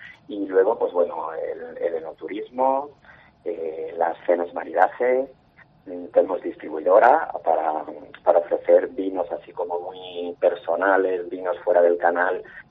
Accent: Jaén, Andalusia, Spain; now in Málaga, Spain; yo soy de Jaén, soy de fuera de Málaga, y cuando vine aquí a Málaga

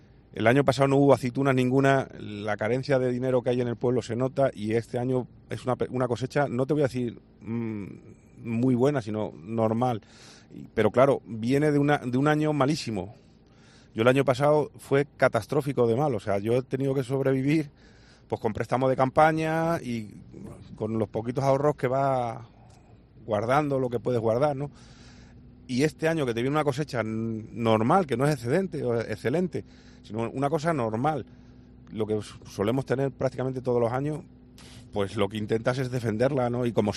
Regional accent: Madrid, Community of Madrid, Spain; moved away as an adult; also born or lived in Navalvillar de Pela; Yo me he criado en Madrid, de hecho he vivido toda mi vida en Madrid, mis padres emigraron. Nací en el pueblo, en Navalvillar de Pela, pero me fui me llevaron con un añito así a Madrid, y de hecho me crié a Madrid. Y me vine hace 16 años

